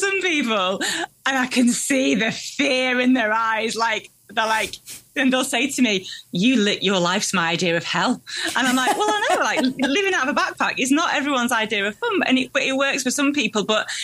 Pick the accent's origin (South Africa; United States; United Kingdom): United Kingdom; Salford, North West England; my childhood growing up in Salford